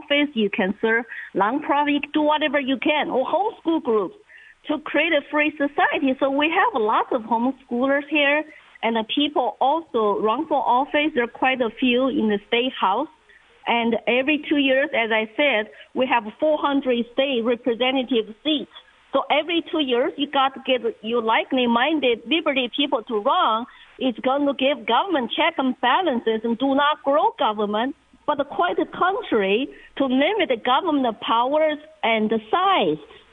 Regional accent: China; now in United States; I grew up in China.

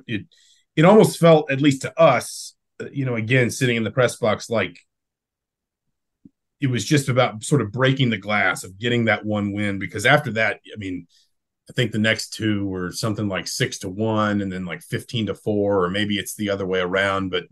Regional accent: the South, United States; I grew up in the South.

